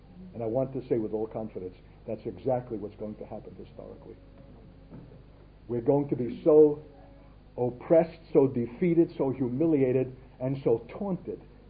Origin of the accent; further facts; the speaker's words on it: Brooklyn, New York, United States; born there; It's only a fluke I'm born in Brooklyn, that I'm wearing an American uniform, that I'm Jewish